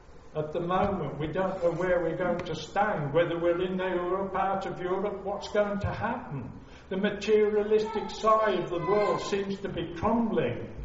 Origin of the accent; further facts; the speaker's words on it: West Midlands, United Kingdom; I remember as a child, I was walking from Blackheath down to Old Hill, which was 6 miles in the Black Country where I grew up.